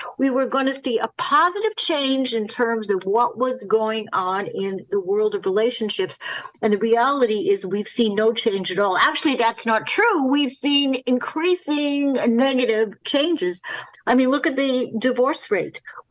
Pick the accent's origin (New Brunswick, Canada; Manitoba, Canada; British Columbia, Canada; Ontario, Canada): Manitoba, Canada; Winnipeg; When I was a kid growing up in Winnipeg, Canada, whoever knew about teenage dating abuse?